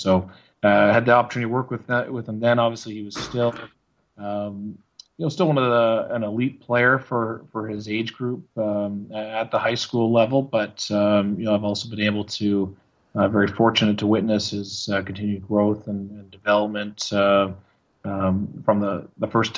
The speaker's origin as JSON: {"language": "English", "town": "Burnaby", "region": "British Columbia", "country": "Canada", "tie": "born or raised there", "said": "I grew up in Burnaby, so I grew up about 5 minutes from the bottom of Burnaby Mountain from the SFU campus."}